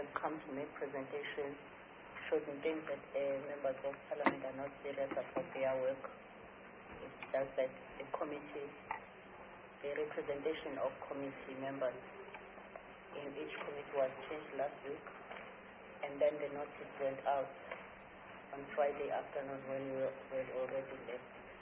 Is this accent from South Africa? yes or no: yes; Harding, KwaZulu-Natal, South Africa; born there; I was born in Harding, so I'm very focused on issues of rural development because that area is not yet developed.